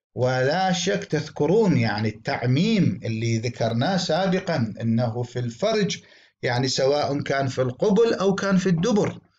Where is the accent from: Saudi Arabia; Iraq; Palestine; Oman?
Iraq; بلغتنا لهجتنا العامية بالعراق